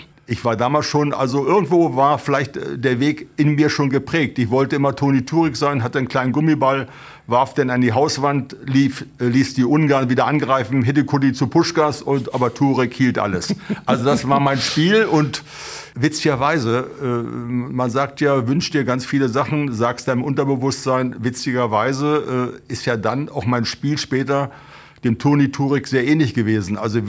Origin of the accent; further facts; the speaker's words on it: Germany; Also ich bin als Jugendlicher damals in der Ex-DDR groß geworden